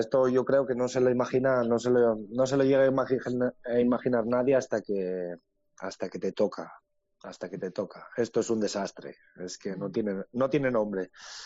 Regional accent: Asturias, Spain; como buen asturiano, del precio que me iban a cobrar, que si era muy caro, el regateo. Sabemos que los del norte nos gusta mucho esas cosas.

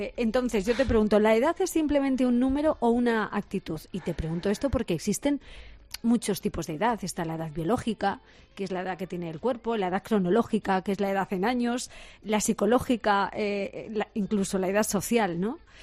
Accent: Spain; Pero fíjate qué optimistas somos, que los españoles los situamos a los 74

